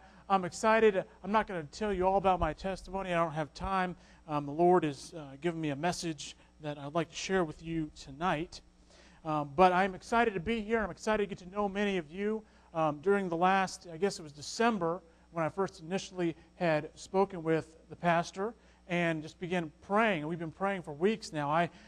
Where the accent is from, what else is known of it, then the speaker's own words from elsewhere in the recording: Fairbanks, Alaska, United States; I am from Fairbanks, Alaska, born and raised, and I am excited to be in Texas